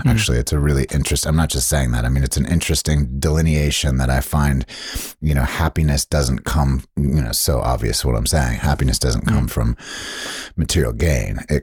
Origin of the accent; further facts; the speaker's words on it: Southern United States, United States; we come from the South as well, my family, and he loved it.